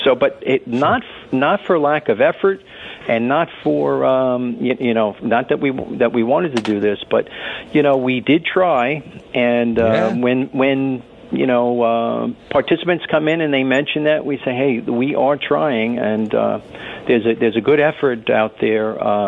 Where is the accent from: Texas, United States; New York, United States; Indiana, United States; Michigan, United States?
New York, United States; East Rockaway; I grew up in East Rockaway, and then Brook, too.